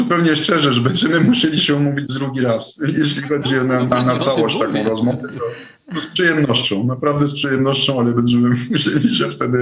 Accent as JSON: {"language": "Polish", "town": "Montrésor", "region": "Centre-Val de Loire", "country": "France", "tie": "born or raised there", "second_language": "Polish", "said": "Jestem urodzony, wychowany w małym miasteczku we Francji, Montrezor, jak wspomnieliśmy już wcześniej. Cała moja rodzina, szczególnie generacja moich dziadków, była bardzo mocno wierząca, praktykująca. Chrześcijanie, katolicy, ja też jestem"}